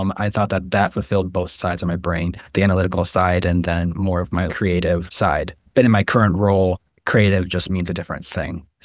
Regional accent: New York, United States; and as a New Yorker, you're not allowed to fangirl over the fact that you're in the elevator with your idol

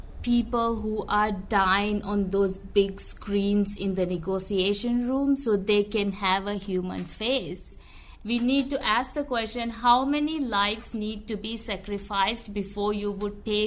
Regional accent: Maldives; I'm from the Maldives, off the coast of India, very low-lying islands.

